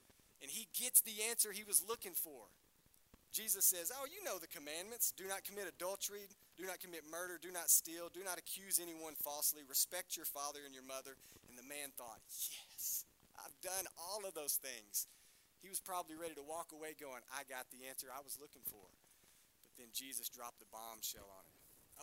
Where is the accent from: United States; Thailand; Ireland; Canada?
United States; Lone Oak; But these were very popular where I grew up in Lone Oak, and this was a constant game with me and my friends.